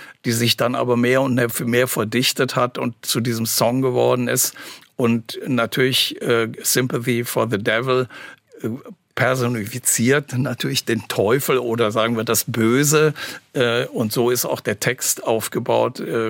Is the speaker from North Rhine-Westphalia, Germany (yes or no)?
yes; Aachen, North Rhine-Westphalia, Germany; moved away as an adult; now in Hamburg, Germany; und ich bin in Aachen groß geworden, habe die ersten 26 Jahre dort gelebt, bin dann aber sehr viel auf Tour gewesen danach und dann nach Hamburg gezogen.